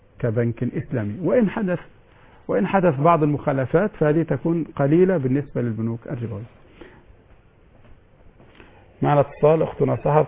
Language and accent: Arabic; Egypt; فالبنوك عندنا في مصر على 3 أقسام